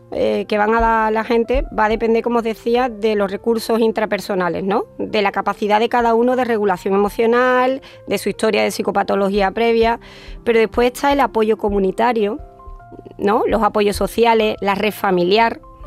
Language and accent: Spanish; Jerez de la Frontera, Andalusia, Spain; O Jerez, yo soy de Jerez, entonces me duele, ¿no? Especialmente Jerez, me duele Andalucía, ¿no?